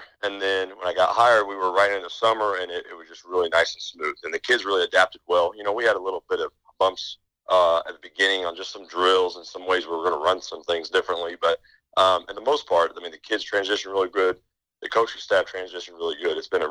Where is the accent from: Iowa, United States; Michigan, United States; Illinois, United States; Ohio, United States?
Illinois, United States; Decatur; I'm actually from, born and raised in Decatur, Illinois. I went to high school there in Decatur, went to a private school, Decatur St. Teresa.